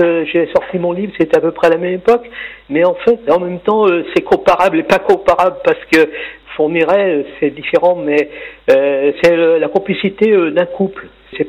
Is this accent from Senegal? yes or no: no; Auvergne-Rhône-Alpes, France; born there; disons que moi, j'ai 78 ans, je suis né en 1941 dans les Monts du Lyonnais. Et à l'époque, c'était nous, les immigrés, qu'on venait travailler à Lyon.